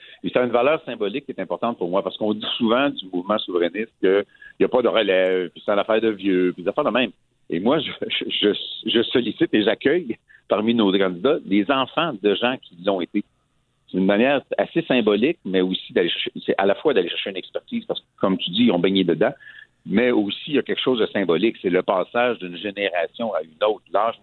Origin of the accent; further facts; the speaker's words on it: Saint-Edmond-de-Grantham, Quebec, Canada; moi, dans mon village natal à Saint-Edmond-de-Grande-Tampe, ils vont démolir l'église ou quand j'étais petit